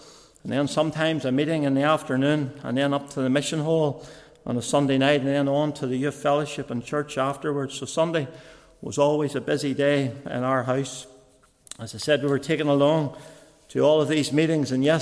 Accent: Newtownards, Northern Ireland, United Kingdom; born there; I was born in Newtownards. I was the youngest of three and had two older sisters. We lived on a farm and both my parents were saved and loved the Lord.

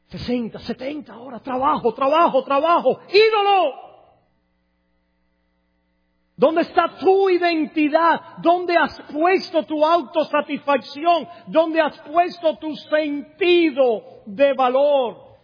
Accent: Cuba; como decíamos allá en mi pueblo, en Menga. ¿No habían oído eso? Eso es por allá, por el barrio de donde yo crecí, allá en Cuba.

